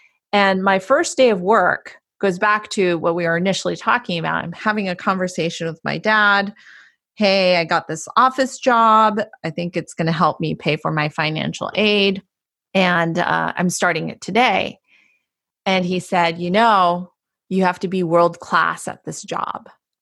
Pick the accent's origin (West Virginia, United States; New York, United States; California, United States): California, United States; Palo Alto; And I mentioned that I was from Palo Alto.